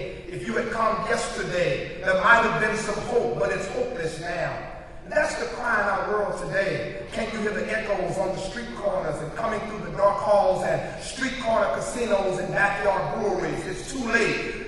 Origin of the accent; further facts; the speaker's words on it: Louisiana, United States; Growing up in Louisiana, there was a man who lived next door to me.